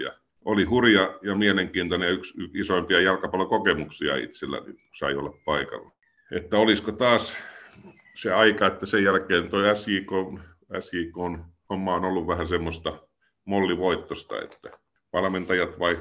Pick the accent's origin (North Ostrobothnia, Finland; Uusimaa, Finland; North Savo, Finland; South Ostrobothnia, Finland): South Ostrobothnia, Finland; Seinäjoki; born there; itse kun olen syntynyt Seinäjoella